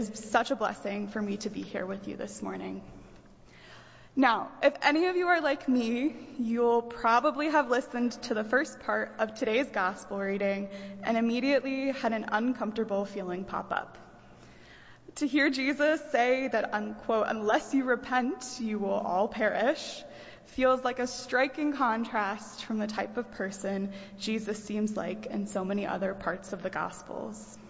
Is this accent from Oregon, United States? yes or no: yes; Beaverton, Oregon, United States; I'm originally from Beaverton, Oregon